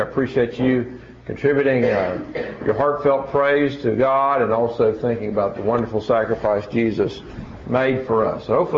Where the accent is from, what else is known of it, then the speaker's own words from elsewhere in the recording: Tennessee, United States; I'm originally from Tennessee